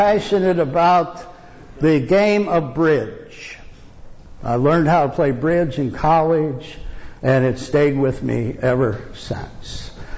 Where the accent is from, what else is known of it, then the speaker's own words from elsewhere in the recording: Liberty Center, Ohio, United States; I am from Ohio, a little village called Liberty Center, which is near Toledo.